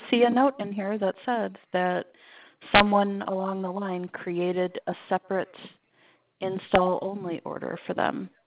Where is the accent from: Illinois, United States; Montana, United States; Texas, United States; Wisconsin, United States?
Illinois, United States; Minooka; born there; I was born in Minooka.